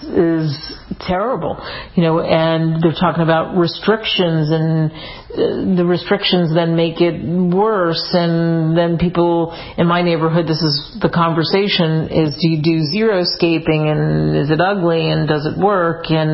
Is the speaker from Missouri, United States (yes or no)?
no; Cherry Hill, New Jersey, United States; I grew up in Cherry Hill, New Jersey.